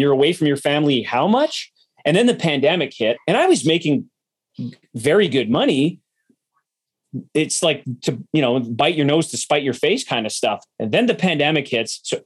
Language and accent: English; Winnipeg, Manitoba, Canada; I mean, I'm from Winnipeg and I was working in San Diego